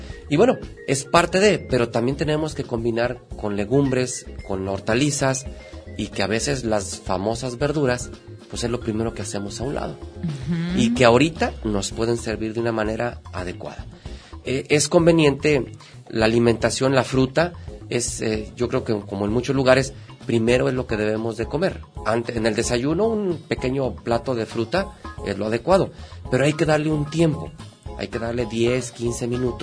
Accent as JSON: {"language": "Spanish", "country": "Mexico", "said": "Nos gusta como mexicanos, válgame la expresión, o el latino en general, nos gusta la parte curativa."}